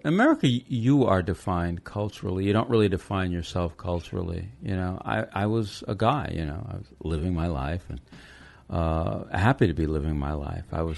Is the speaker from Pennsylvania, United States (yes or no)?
no; Los Angeles, California, United States; I'm from Los Angeles, so I go up to Santa Cruz all the time.